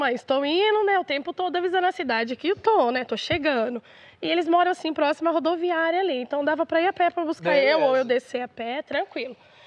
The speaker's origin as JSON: {"language": "Portuguese", "town": "Ourinhos", "region": "São Paulo", "country": "Brazil", "said": "sou da cidade de Ourinhos, interior de São Paulo. Eu morava em Joinville, na época, com a minha irmã. E meus pais moravam lá em Ourinhos, né?"}